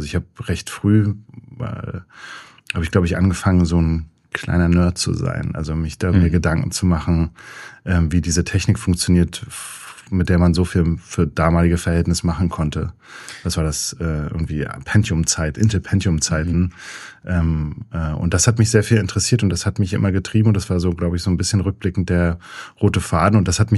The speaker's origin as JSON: {"language": "German", "region": "Berlin", "country": "Germany", "tie": "born or raised there", "said": "Ja, Ostberliner."}